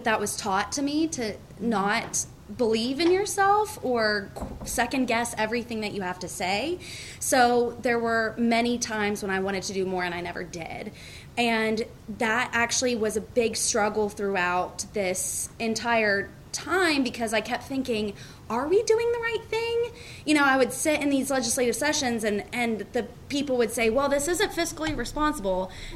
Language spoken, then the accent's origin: English; West Virginia, United States; So anyway, I grew up in West Virginia, and it's a struggle to stay and a guilt trip to leave